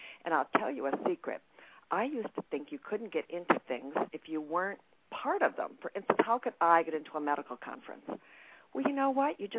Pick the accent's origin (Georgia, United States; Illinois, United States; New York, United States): New York, United States; I'm from New York, so I'm talking so fast.